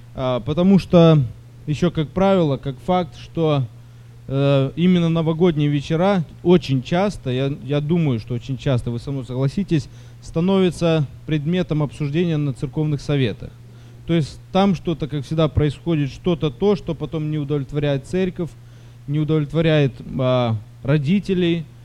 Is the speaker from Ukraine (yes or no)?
no; Florida, United States; я из Флориды, там несу служение.